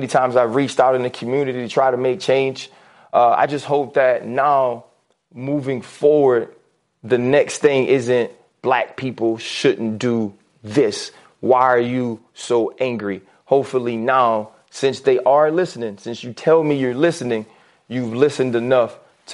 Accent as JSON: {"language": "English", "town": "New Orleans", "region": "Louisiana", "country": "United States", "tie": "born there", "said": "This is my freaking country. I was born in Algiers, New Orleans, Louisiana, the USA."}